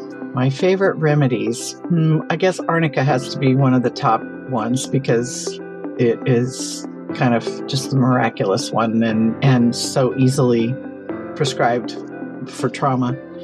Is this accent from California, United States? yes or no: yes; California, United States; I'm from California.